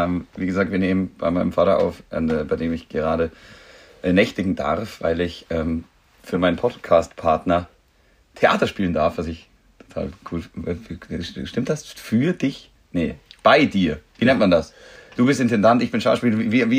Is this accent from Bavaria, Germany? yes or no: yes; Bavaria, Germany; ich als Oberbayer, hier geborener Oberbayer, auf dem Land geborener Oberbayer